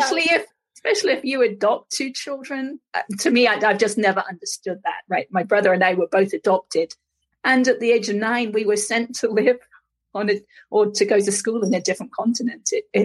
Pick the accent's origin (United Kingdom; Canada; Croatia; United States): United Kingdom; England; born or raised there; also born or lived in Cornwall